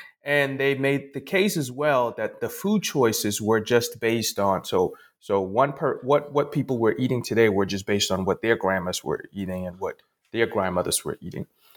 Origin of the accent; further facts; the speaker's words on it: Ghana; now in United States; very familiar to me as somebody from the African continent. I'm born and raised in Ghana, West Africa. I was used to people telling single stories of where I'm from.